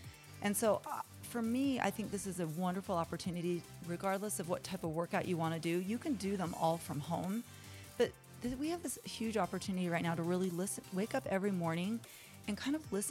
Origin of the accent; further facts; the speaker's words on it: Salt Lake City, Utah, United States; So I'm actually born and raised in Salt Lake, and I grew up and went to, over a little bit further on the Sunnyside area, and went to Bonneville and then to Clayton and then on to East High School.